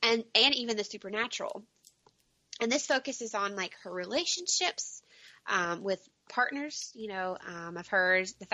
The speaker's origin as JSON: {"language": "English", "region": "Kentucky", "country": "United States", "tie": "born or raised there", "said": "So for me, growing up in Kentucky, there are a lot of things that they would talk about that I was very familiar with."}